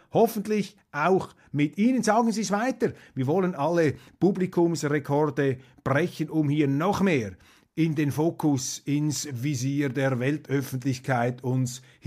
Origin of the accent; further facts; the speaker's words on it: Switzerland; verwundert mich jetzt einfach als Schweizer.